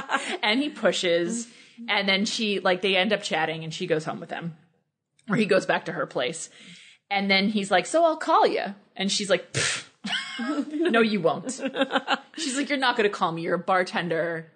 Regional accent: New York, United States; I got to Wellesley and I met these people from New York City and I was like, oh, I'm from New York.

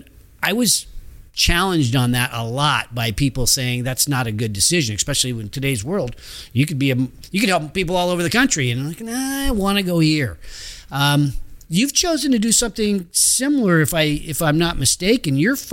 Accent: Roseville, California, United States; also born or lived in Sacramento; because I grew up here. I grew up in Roseville as well, but kind of thinking of Sacramento, broadly speaking, is my home.

